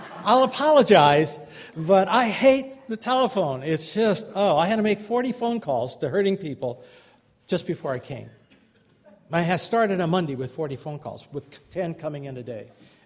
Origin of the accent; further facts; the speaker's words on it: Los Angeles, California, United States; So I, as an unsaved kid, growing up in Los Angeles, who had never darkened a door of a church